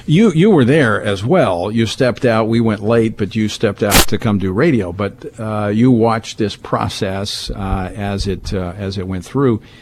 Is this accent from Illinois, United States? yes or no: no; Louisiana, United States; I was elected as a delegate from my home state of Louisiana and was elected to be on the platform committee.